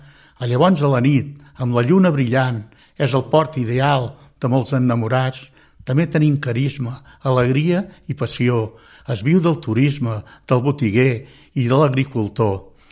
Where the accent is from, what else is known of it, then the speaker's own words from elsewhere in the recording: Tordera, Catalonia, Spain; a Tordera, i aquest, que és el meu poble